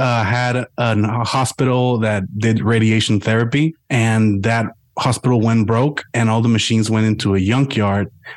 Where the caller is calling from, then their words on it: Ciudad Juarez, Chihuahua, Mexico; I'm calling from Ciudad Juarez, Mexico. So right across the border from El Paso, Texas.